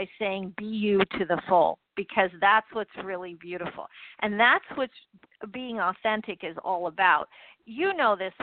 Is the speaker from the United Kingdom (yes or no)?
yes; London, United Kingdom; also born or lived in Pakistan / Montreal; I was born in Pakistan. … I don't spell it that way. I spell it … because I also grew up in London and Montreal.